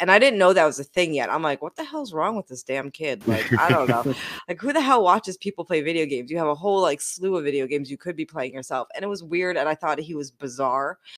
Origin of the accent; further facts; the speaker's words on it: New Jersey, United States; I don't got that. I'm from New Jersey.